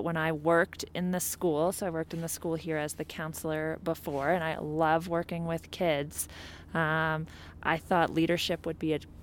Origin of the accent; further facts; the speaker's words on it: New York, United States; And when the Broncos were in the Super Bowl, I grew up in New York, my dad painted the bathroom bright orange.